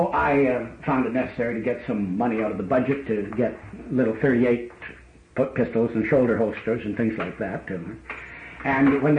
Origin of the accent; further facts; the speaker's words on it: Canada; Never been more proud of being a Canadian soldier than I was during the October crisis.